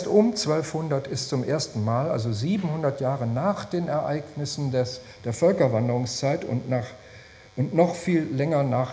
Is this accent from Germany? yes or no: yes; Essen, North Rhine-Westphalia, Germany; so wie in meiner Heimatstadt also aus Asniti Essen geworden ist.